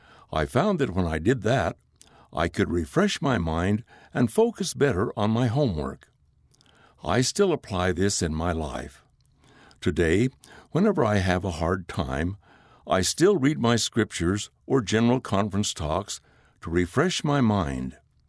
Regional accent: South Korea; English is a second language; While I was growing up in Korea, my father allowed his children to attend the church of our choice.

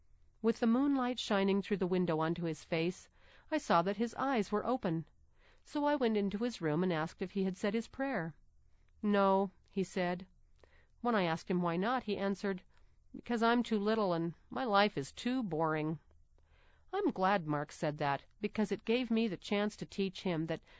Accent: Raymond, Alberta, Canada; I grew up in Canada, in a small farming town called Raymond.

